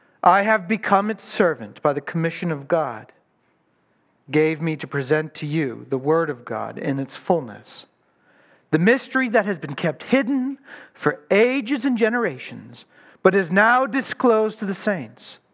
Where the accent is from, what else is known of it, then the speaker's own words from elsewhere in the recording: Boston, Massachusetts, United States; I grew up in the Boston area during the 80s